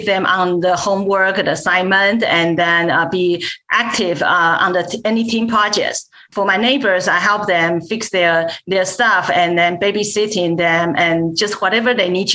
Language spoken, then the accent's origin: English; Taiwan; I came from Taiwan. I have a younger brother.